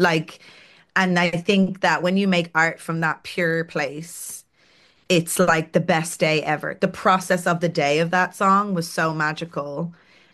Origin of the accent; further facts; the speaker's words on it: Donaghmede, Leinster, Ireland; Oh, I'm from Donaghmede, so I literally was from